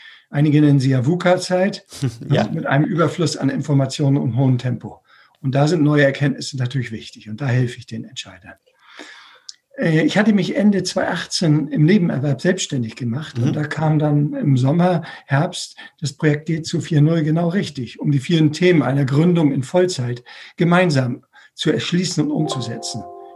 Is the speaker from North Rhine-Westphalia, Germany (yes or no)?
no; Bad Oldesloe, Schleswig-Holstein, Germany; Ich komme aus Bad Oldesloe in der Nähe von Lübeck